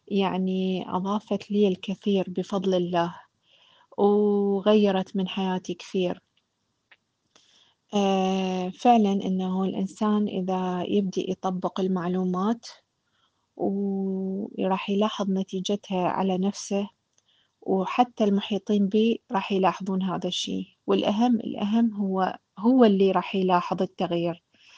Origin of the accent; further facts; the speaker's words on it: Iraq; من العراق،